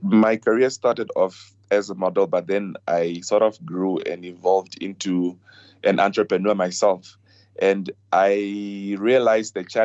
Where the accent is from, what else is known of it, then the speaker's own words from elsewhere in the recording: Rundu, Kavango East, Namibia; So I come from Rundu.